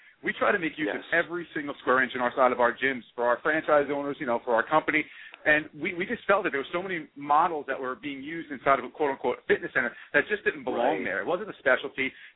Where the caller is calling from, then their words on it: New Jersey, United States; Calling in from Jersey. Call from that New Jersey.